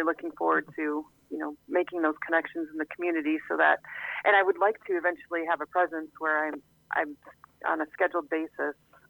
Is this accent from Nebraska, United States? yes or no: no; Wisconsin, United States; I'm a Wisconsin girl, so I grew up in Wisconsin.